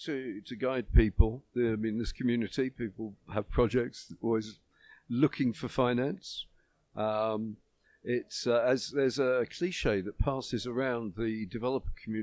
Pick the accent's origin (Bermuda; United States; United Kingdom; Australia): United Kingdom; Well, I mean, you're from America, I'm from Britain.